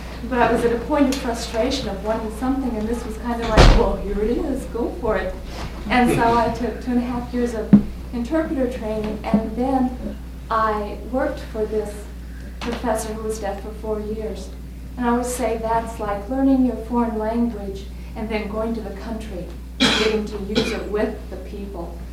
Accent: Nebraska, United States; and I'm from Nebraska

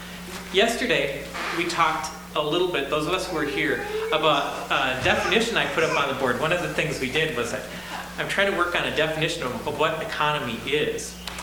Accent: Minnesota, United States; now in Watsonville, United States; I grew up on a hog farm in southern Minnesota and was baptized in that rural congregation there.

